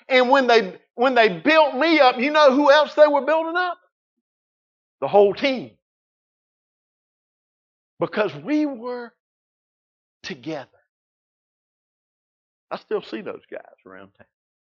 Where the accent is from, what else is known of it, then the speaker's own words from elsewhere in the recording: Savannah, Georgia, United States; Years ago, when there's this little cracker boy growing up in South Georgia in Savannah, that no matter where he's lived, he can't shake this accent.